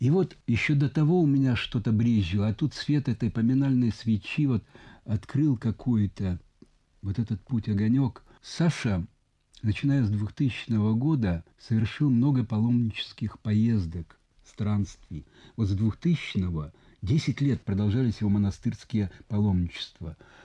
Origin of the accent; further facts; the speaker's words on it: Siberia, Russia; Я приехал из Сибири, говорю, нас никакой супостат не одолеет. За нами Сибирь.